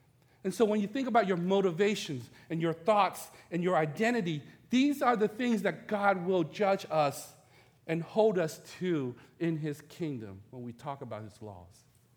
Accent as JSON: {"language": "English", "country": "Vietnam", "second_language": "English", "moved": "yes", "lives_now": "United States", "said": "You know, I'm from Vietnam, we didn't get a chance to vote, okay?"}